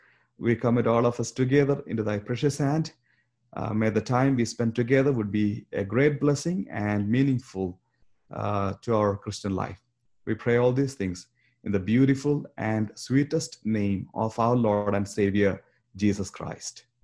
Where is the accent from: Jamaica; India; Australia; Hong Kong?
India; Kerala; now in United States; I'm actually from Kerala.